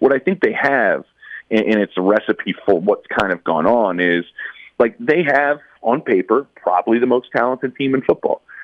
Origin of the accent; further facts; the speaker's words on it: Philadelphia, Pennsylvania, United States; Yeah, listen, I'm from Philadelphia, so I get it.